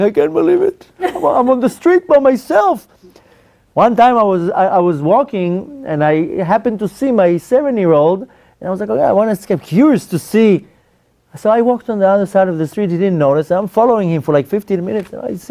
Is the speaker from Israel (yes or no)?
yes; Israel; moved away as an adult; I'm Israeli.